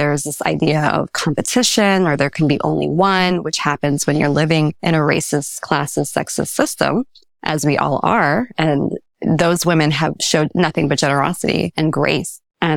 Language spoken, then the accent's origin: English; Maryland, United States; I'm about to text my high school art teacher to invite her to a talk I'm giving this weekend in my home state of Maryland.